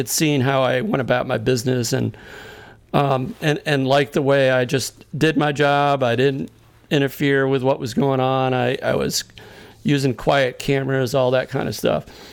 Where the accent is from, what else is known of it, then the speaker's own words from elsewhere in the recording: Massachusetts, United States; even though he grew up in Hawaii and I grew up in Massachusetts